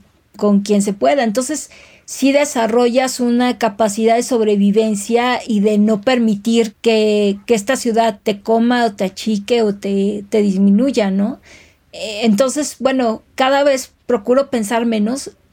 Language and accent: Spanish; Mexico City, Mexico; Yo creí que me iban a saltar, o sea, al fin chilanga